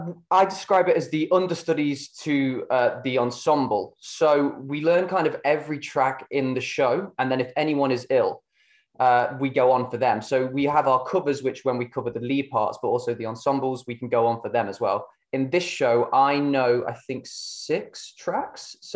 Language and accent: English; Burton upon Trent, West Midlands, United Kingdom; No, I'm from Burton itself.